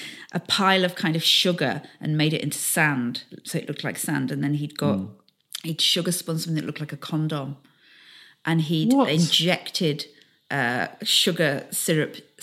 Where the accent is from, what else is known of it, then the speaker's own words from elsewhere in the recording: Carlisle, North West England, United Kingdom; I'm from Carlisle, you know. Seen it all.